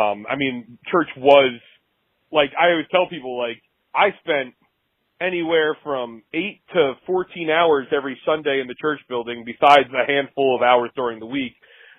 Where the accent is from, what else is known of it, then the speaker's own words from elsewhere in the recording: New Jersey, United States; I grew up in Jersey, so I'll probably come back to the Jersey thing in a minute